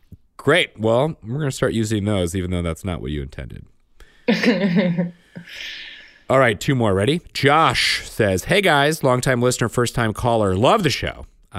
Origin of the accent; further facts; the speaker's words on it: Pennsylvania, United States; I'm from Southeast Pennsylvania, sort of in between Reading and Philly.